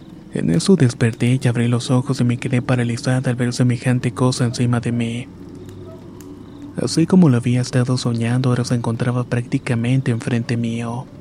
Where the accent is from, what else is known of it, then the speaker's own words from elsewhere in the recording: Dominican Republic; now in New Jersey, United States; Soy originario de República Dominicana, pero esto me sucede desde mediados del 2016 en la ciudad de New Jersey.